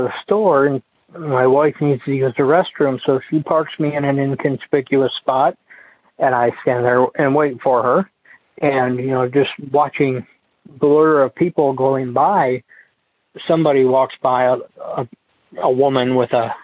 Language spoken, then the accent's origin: English; Iowa, United States; Like I said, I'm from Iowa, but we spent the weekend in central Nebraska